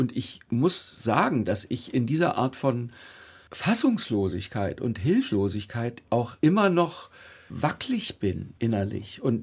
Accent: Germany; Ich bin natürlich in meiner Generation und als Deutscher, für mich ist es immer noch, obwohl ich diese ganzen Berichte wahrnehme, letztendlich doch irgendwie noch irgendwie abstrakt, der Krieg.

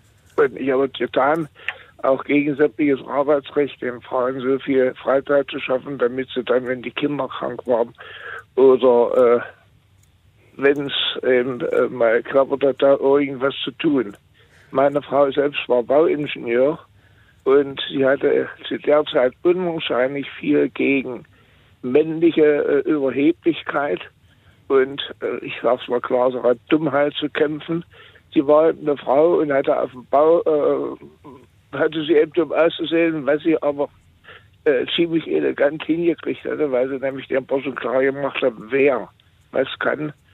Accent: East Germany, Germany; Und habe mir dann vorgestellt, wie es bei uns in Ostdeutschland, damals DDR war

